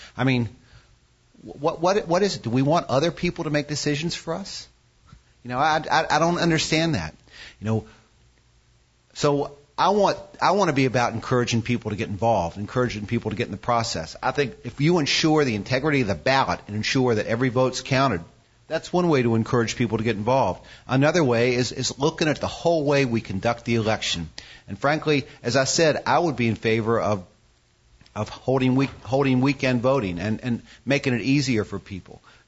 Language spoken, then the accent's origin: English; United States; And we're American. You know, we love to be cynical about government.